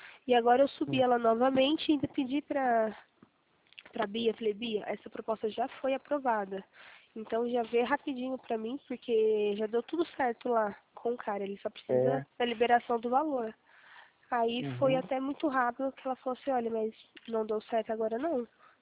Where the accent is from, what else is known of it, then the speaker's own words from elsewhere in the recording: Guaxupé, Minas Gerais, Brazil; É, eu sou de Guaxupé, eu morava aí. Então eu sei que é cidade pequena